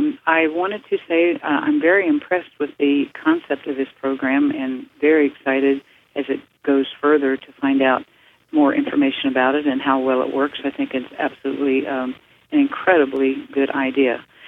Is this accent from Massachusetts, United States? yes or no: no; Hebron, Kentucky, United States; I grew up in Hebron, which is not very far from Burlington, and grew up in the 40s and 50s.